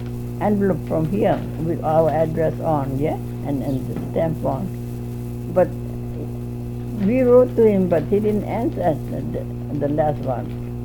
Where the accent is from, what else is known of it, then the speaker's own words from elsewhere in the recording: South Korea; English is a second language; now in United States; If anybody asks me, what nationality are you? I'm a Korean.